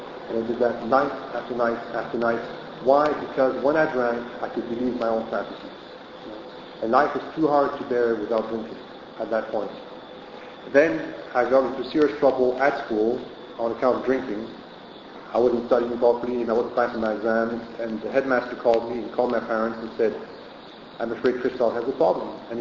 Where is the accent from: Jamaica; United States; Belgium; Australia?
Belgium; English is a second language; we traveled from Belgium to Brittany, I'm from Belgium, in the car, and I was so hurt.